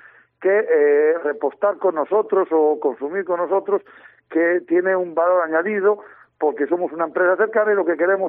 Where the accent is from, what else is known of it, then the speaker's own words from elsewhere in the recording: Ortigueira, Galicia, Spain; nosotros venimos de la zona de Ortigueira, de los somos naturales de allí.